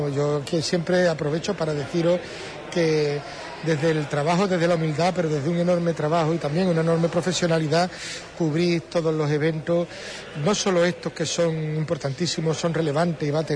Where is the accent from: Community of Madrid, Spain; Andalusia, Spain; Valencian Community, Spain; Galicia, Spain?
Andalusia, Spain; Huelva; muy orgulloso de mi tierra, de mi gente, de Huelva